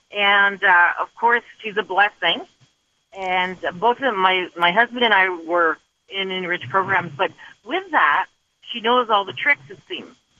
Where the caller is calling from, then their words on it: Rockland, Ontario, Canada; I'm calling from Rockland in Ontario.